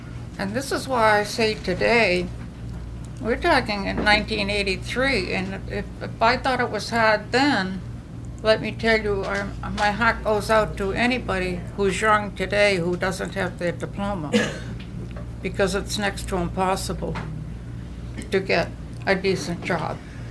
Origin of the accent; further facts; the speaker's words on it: New England, United States; accent: New England; And I still have my New England accent, I realize